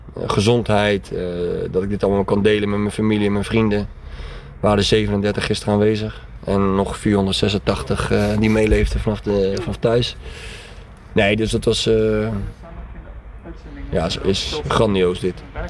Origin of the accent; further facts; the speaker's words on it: West Netherlands, Netherlands; Ik kom uit het Westen